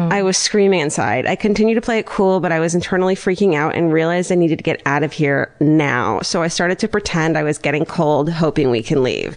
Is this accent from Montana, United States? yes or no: no; Salt Lake City, Utah, United States; I'm from Salt Lake City.